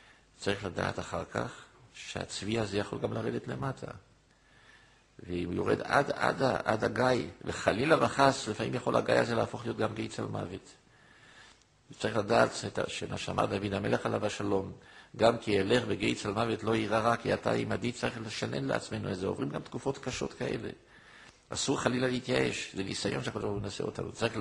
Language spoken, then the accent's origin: Hebrew; Jerusalem, Jerusalem District, Israel; כשהייתי נער בירושלים, אני גיליתי ירושלים.